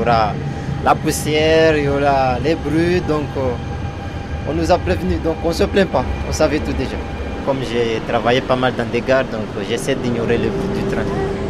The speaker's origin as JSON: {"language": "French", "country": "Comoros", "tie": "born or raised there", "said": "Depuis le jeune âge, j'aimais lire. Quand j'étais chez moi, au Comore"}